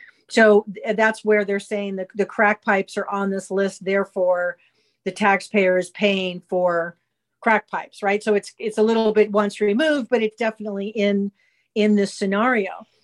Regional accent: San Fernando Valley, California, United States; I lived through that growing up in the San Fernando Valley and everything.

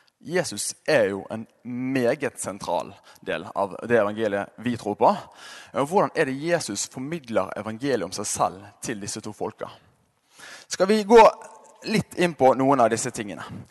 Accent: Bergen, Vestland, Norway; Det kan være det at jeg er bergenser

